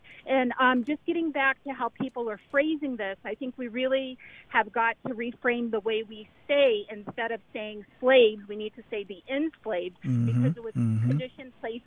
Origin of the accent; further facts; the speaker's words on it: California, United States; So we've always celebrated, although I grew up in California.